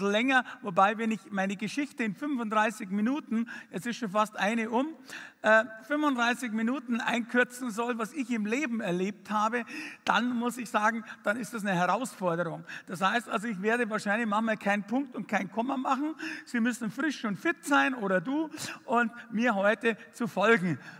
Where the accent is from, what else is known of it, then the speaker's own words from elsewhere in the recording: Fürstenfeldbruck, Bavaria, Germany; Ich bin aufgewachsen in Fürstenfeldbruck bei München, zwischen Augsburg und München in der Mitte